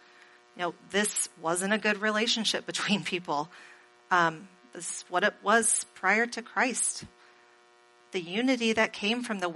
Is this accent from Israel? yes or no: no; Wisconsin, United States; I'm a nice person, guys. I'm from Wisconsin. They're all nice up there, right?